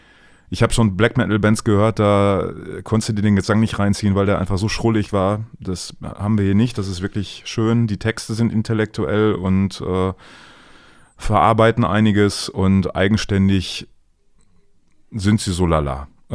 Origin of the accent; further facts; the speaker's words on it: Düsseldorf, North Rhine-Westphalia, Germany; Ich habe was aus meiner Heimatstadt für dich.